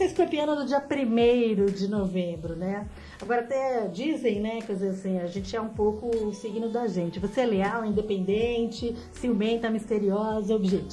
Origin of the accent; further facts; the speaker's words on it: Minas Gerais, Brazil; accent: mineiro; now in São Paulo, Brazil; Eu falo que a gente sai de Minas, mas Minas não sai